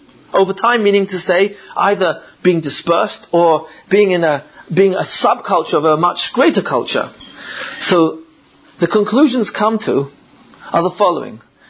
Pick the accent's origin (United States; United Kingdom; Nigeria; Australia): United Kingdom; England; My mother's born in Iraq. My father's Italian. I'm English. And three of my kids are Yankees.